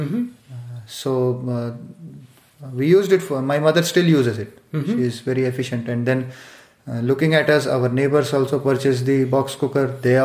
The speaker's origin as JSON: {"language": "English", "country": "India", "said": "I'm from India."}